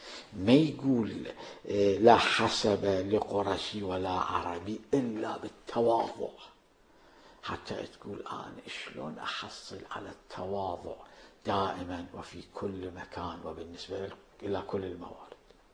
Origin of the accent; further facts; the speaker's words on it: Iraq; أنا من العراق، ومن العراق شنو أسوي بيك؟